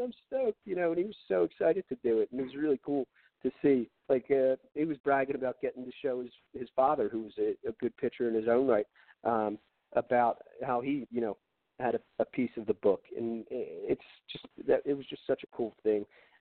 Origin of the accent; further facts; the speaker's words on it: Philadelphia, Pennsylvania, United States; accent: Philly; At least you're from the Philly area, so you can put up with my crazy accent anytime I do radio in San Francisco.